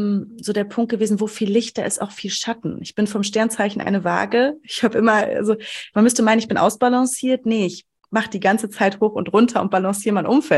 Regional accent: North Rhine-Westphalia, Germany; ich komme aus dem Sauerland, aus der ländlichen Region

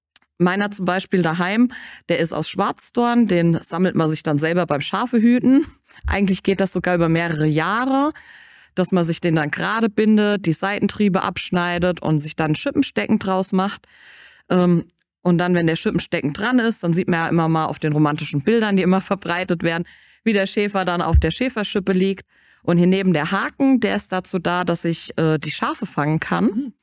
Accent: Zeilitzheim, Bavaria, Germany; ich komme aus der Ecke von Schweinfurt, von Zeilitzheim.

